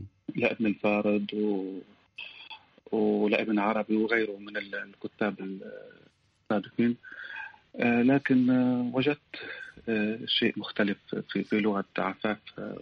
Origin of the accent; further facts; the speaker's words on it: Palestine; ونحن كفلسطينيين يعني انولدت اب عن جد غريب او مغترب، يعني زي ما بقول من لاجئ، من لجوء الى لجوء، من لجوء الى لجوء، من مكان الى مكان، من شتات الى شتات